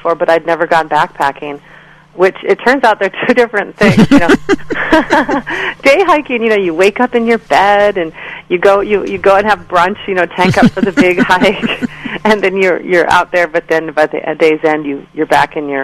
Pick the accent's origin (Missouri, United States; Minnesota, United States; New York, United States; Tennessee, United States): Minnesota, United States; I'd grown up in the North Woods of Minnesota. I'm from Minnesota, and I'd lived in my teen years in a very rustic way without electricity or running water or indoor plumbing for most of those years.